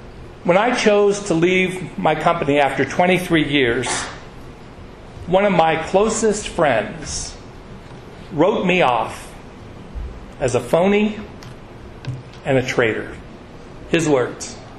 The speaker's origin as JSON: {"language": "English", "town": "Beaver Falls", "region": "Pennsylvania", "country": "United States", "said": "For example, I'm from Beaver Falls, Pennsylvania."}